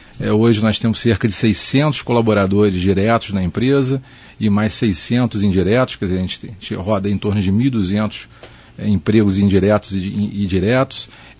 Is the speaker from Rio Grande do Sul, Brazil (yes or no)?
no; Niterói, Rio de Janeiro, Brazil; moved away; also born or lived in Maringá; Eu sou de Niterói, mas a minha segunda cidade é Maringá. Eu morei em Maringá entre 98 e 2007.